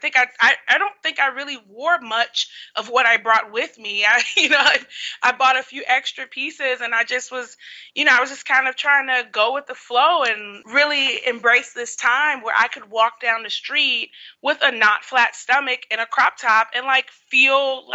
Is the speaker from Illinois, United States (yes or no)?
yes; Chicago, Illinois, United States; I'm actually not from Bahia. Mm. Like, I'm from Chicago.